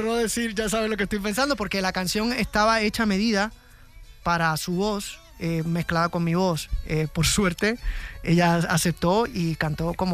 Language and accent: Spanish; Puerto Rico; Es la primera vez que comienzo una gira fuera de mi tierra. Por tradición siempre empezaba en Puerto Rico